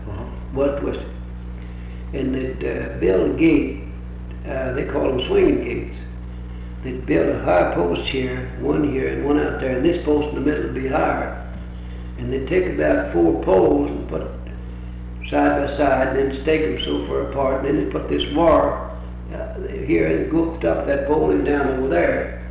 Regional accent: Texas, United States; We come here from Texas in a covered way.

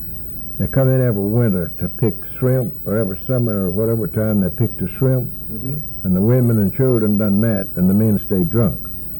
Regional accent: the South, United States; no, I told them I was from the South and they said, no, you're not, you're from the east.

